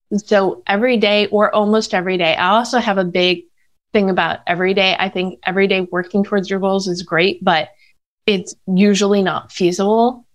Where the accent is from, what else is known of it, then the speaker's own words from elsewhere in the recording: Chicago, Illinois, United States; moved away as an adult; now in Los Angeles, United States; Yes. I grew up in the Chicago suburbs, and I spent the summer, I turned 10 in LA, and I always knew that I would move back here.